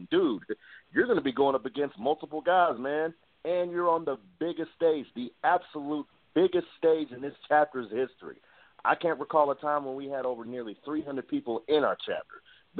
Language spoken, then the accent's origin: English; Kansas City, Missouri, United States; But what I'm not going to allow is you to disrespect my hometown. You better recognize the world champion Kansas City Royals